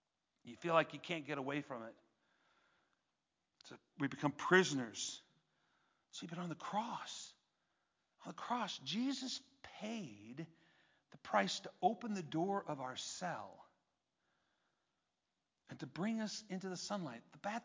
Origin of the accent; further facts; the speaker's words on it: Brooklyn, New York, United States; accent: Brooklyn; I was about to say, it's like a sewer. My Brooklyn accent in there, a sewer.